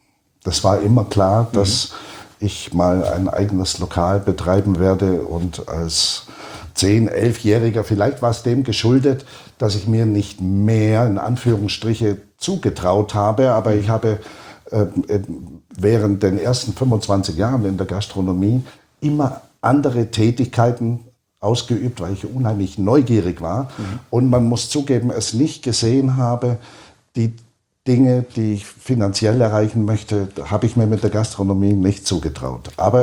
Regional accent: Schwangau, Bavaria, Germany; also born or lived in Rheinfelden; Wir haben eine tolle Jugend gehabt in Schwangau. In Rheinfelden an der Schweizer Grenze bin ich geboren, mit Großeltern aufgewachsen. Und dann, als die Schule losging, ging es nach Schwangau.

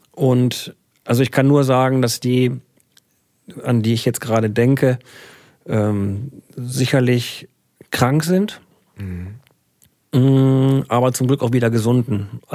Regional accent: Würzburg, Bavaria, Germany; ich wieder in meine alte Heimat Würzburg reisen konnte

